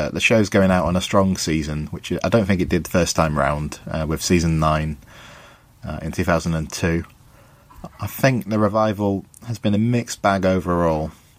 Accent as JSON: {"language": "English", "region": "England", "country": "United Kingdom", "said": "I'm from England in the UK."}